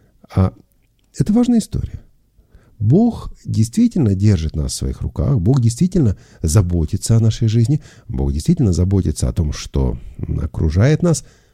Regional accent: Moscow, Russia; я это знаю как москвич

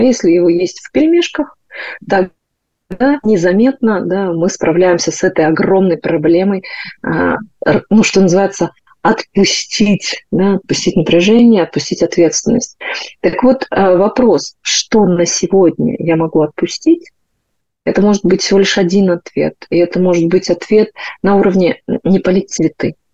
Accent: Kostroma, Kostroma Oblast, Russia; поскольку я из Костромы, Костромская область, у нас Голубинка

